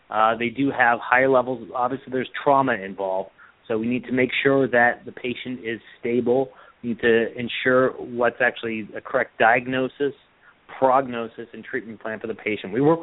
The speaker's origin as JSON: {"language": "English", "region": "East Coast", "country": "United States", "tie": "born or raised there", "said": "Growing up on the East Coast, I had a fantastic opportunity as a youth to ski quite often with my family"}